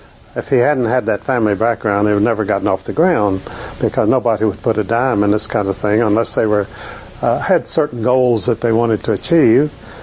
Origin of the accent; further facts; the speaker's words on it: Staunton, Virginia, United States; He's born in my hometown of Stanton, Virginia.